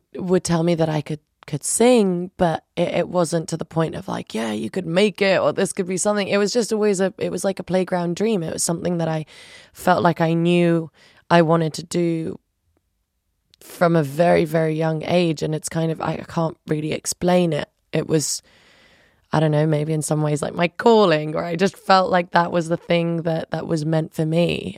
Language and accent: English; Kosovo; first language Albanian; like me knowing my roots and where I'm from and Kosovo always in my mind. And, you know, Albanian was my first language I spoke at home. And then English was something that I did in school and I spoke to with my friends.